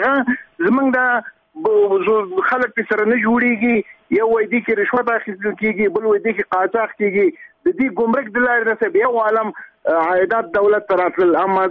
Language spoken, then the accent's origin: Pashto; Kunar, Afghanistan; زه د کونړ اوسېدونکی یم،